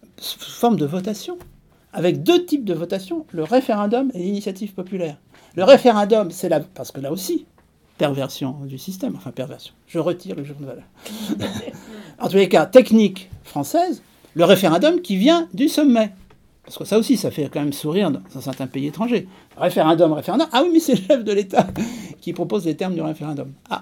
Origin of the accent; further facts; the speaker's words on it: France; en tant que Français, je ne pense pas que je changerai de nationalité.